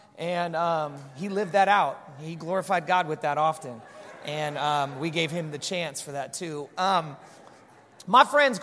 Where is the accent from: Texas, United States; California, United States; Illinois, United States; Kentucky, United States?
California, United States; Hayward; also born or lived in Bay Area; But I was born in the Bay Area. I was born in Hayward and grew up in the area a little south of there and, just across the Dumbarton Bridge. And so it's good to come back to Northern California